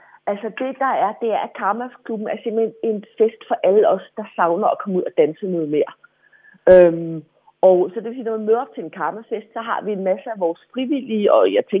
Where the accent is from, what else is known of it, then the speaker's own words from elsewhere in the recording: Copenhagen, Capital Region of Denmark, Denmark; Nu er jeg fra København selv